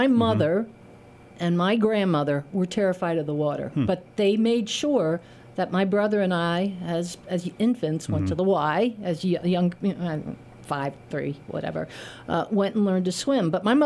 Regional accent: New York, United States; And I'm not from the Berkshires. Mm. I grew up in the Lower Hudson Valley, but I'm a Y kid.

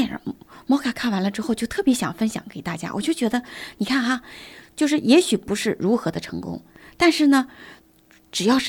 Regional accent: China; 我们中国人可能听到一句话，老人说的，我很小很小的时候说的

